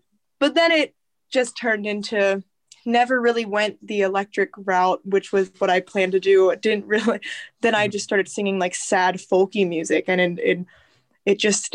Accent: Langhorne, Pennsylvania, United States; I grew up in Langhorne, Pennsylvania, which is like right outside of Philadelphia.

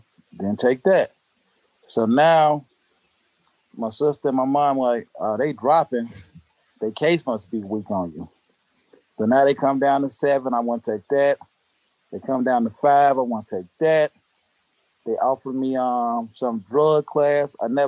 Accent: Chicago, Illinois, United States; because at the end of the day, I'm from Inglewood, Chicago. Y'all go look that up.

